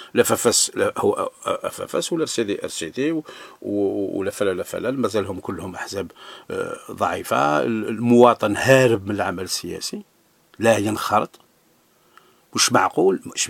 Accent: Algeria; الأحداث سرعت في الجزائر وما عطتناش فرصة كجزائريين كمجتمع أننا نتناقش ما بيناتنا

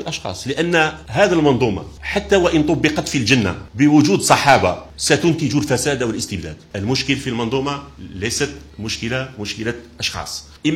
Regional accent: Algeria; وكيف نتناقش فيما بيننا كجزائريين في تنوعنا حول عالم الأفكار

